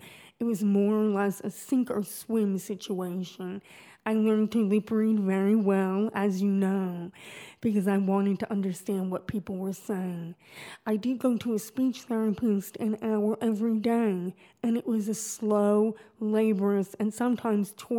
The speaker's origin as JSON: {"language": "English", "town": "Oyster Bay", "region": "New York", "country": "United States", "tie": "born or raised there", "said": "I worked as a librarian in my hometown of Oyster Bay right out of college."}